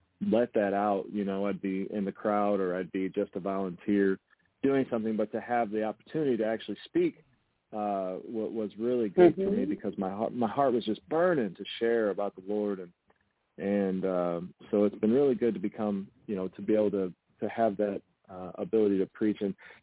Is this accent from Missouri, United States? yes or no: yes; St. Louis, Missouri, United States; I grew up in St. Louis. I've been here, I'm 40 years old, so I've been here 40 years